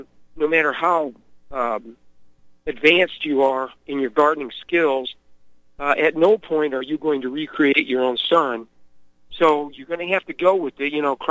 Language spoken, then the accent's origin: English; Missouri, United States; Well, of course, I am from the St. Louis area where people tend not to help anybody.